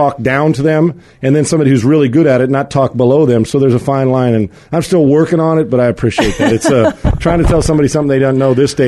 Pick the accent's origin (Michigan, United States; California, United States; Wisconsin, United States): California, United States; San Diego; I was down in San Diego, my hometown.